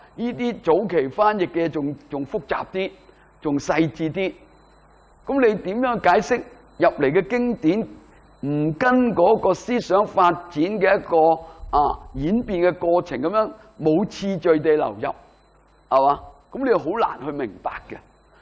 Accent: China; 咁所以呢啲纯粹系因为我哋中国人去理解佛教传入嘅时候。

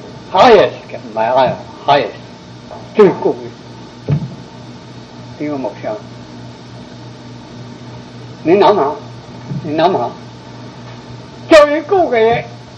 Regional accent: China; 所以我们中国人都很聪明啊

